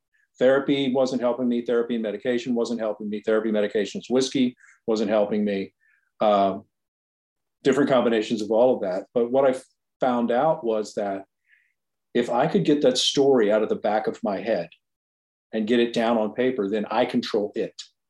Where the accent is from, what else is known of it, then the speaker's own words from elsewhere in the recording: Virginia Beach, Virginia, United States; I grew up in Virginia Beach.